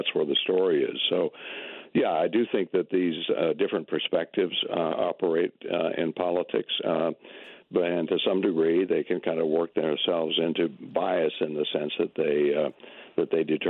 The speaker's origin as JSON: {"language": "English", "town": "Westbrook", "region": "Minnesota", "country": "United States", "tie": "born or raised there", "said": "I grew up in Minnesota, a small town called Westbrook in the southwestern part."}